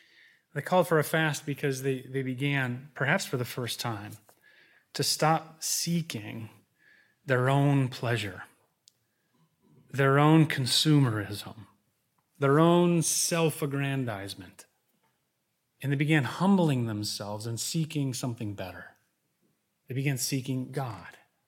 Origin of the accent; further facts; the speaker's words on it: Holland, Michigan, United States; moved away; also born or lived in New York City; I'm remembering right now when I moved from Holland, Michigan, my small hometown. Where did I land? New York City. There I was in Manhattan, wide-eyed and wondering, wow, I am small town boy in the big city.